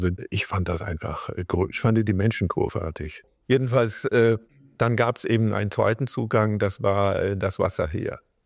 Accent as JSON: {"language": "German", "region": "Southern Germany", "country": "Germany", "tie": "born or raised there", "moved": "as an adult", "said": "Ich bin in Süddeutschland groß geworden bei meinen Eltern. Und als ich dann Abitur hatte, bin ich sofort abgehauen nach Norden und habe da in Hannover studiert"}